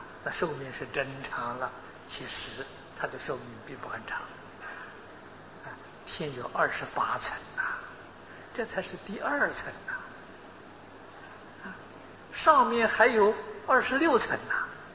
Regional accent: China; 我们中国人也不例外，中国人呢也祭天呢，我们中国人叫玉皇大帝呀

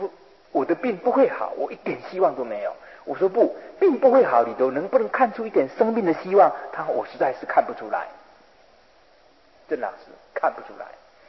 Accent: Yilan, Yilan County, Taiwan; 好像每一个台风一来就往我的家乡宜兰来，我们宜兰的那个山那个地形就像一个本机啊

